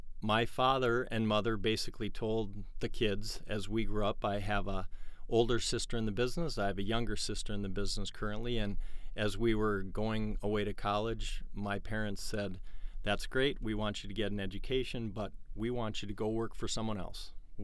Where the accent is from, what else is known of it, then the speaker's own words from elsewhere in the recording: Detroit Lakes, Minnesota, United States; I grew up in Detroit Lakes. I was born and raised there, went to high school, and then I went off to college down in Arizona just to get away from the Northland.